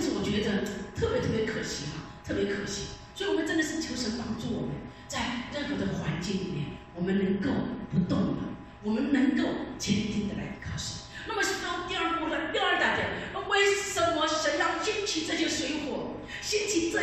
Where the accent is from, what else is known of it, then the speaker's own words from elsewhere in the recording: Sichuan, China; 我记得我们小的时候啊，我们家是四川的，还是在南方哈